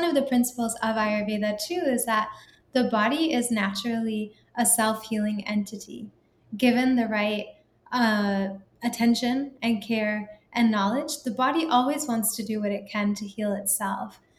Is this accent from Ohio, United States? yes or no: yes; Toledo, Ohio, United States; born there; So like my family originally comes from India. And even though I was born in Toledo, Ohio